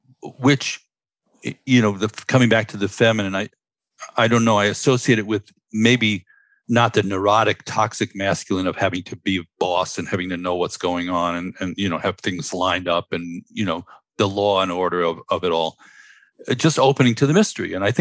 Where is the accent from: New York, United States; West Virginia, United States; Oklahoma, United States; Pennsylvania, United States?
New York, United States; New York City; Yeah, I grew up in Stuyvesant Town, Manhattan.